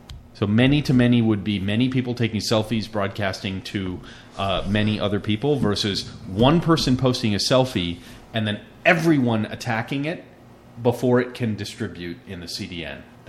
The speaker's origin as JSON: {"language": "English", "country": "United States", "said": "I don't know. I don't really care because I'm American."}